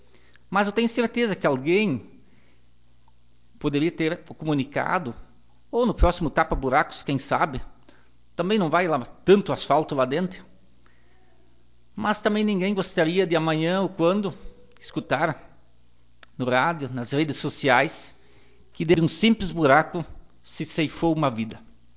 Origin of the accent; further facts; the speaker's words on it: Palmas, Brazil; Venho de Palmas, a nossa angústia também é relativa à creche, relativas a um pouco de asfalto.